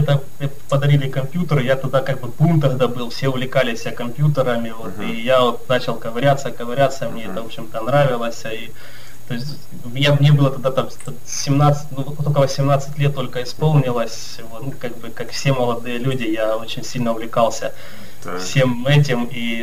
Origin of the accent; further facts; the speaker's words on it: Luhansk Oblast, Ukraine; born there; moved away as an adult; now in Kyiv, Ukraine; Да, я родился на Донбассе, в Луганской области, вот, и в первый раз я уехал работать, я уехал в Россию, в Белгород, когда мне было 18 лет